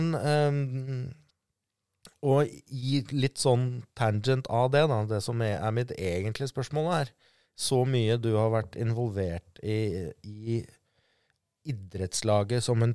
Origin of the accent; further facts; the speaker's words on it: Hovseter, Oslo, Norway; selv om jeg kom fra Hovseter